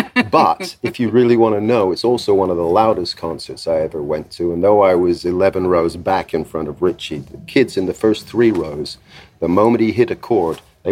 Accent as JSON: {"language": "English", "region": "England", "country": "United Kingdom", "said": "I mean, I'm English, so I don't need any work permits."}